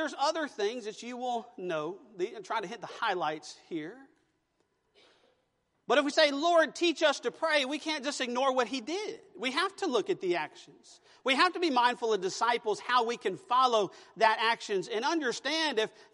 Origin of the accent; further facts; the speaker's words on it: Houston, Texas, United States; now in San Antonio, United States; I grew up in Southeast Texas in the swamp, you know, of Houston. And so now I'm in the hill country in San Antonio, and I love it.